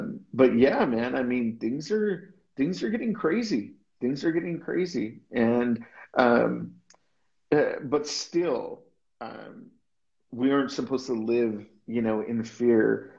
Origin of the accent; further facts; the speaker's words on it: United States; I mean, I'm an American in a 98% Muslim country.